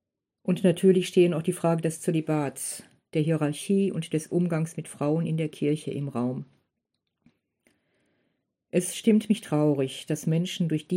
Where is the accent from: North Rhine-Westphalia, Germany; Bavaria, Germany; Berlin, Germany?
North Rhine-Westphalia, Germany; Neheim; 1961 ging ich zur Erstkommunion, noch vor dem Zweiten Vatikanum. Aufgewachsen bin ich in Neheim. Meine Heimatgemeinde ist St. Johannes Baptist